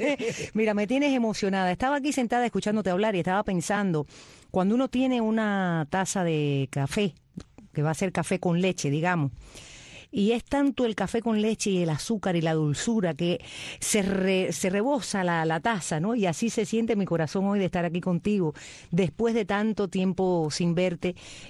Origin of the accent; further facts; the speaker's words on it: Havana, Cuba; Yo nací el 11 de agosto del año 1955 en el Vedado, Habana, Cuba, en maternidad de línea. Y me crié en el Vedado, cerquita de la calle Línea.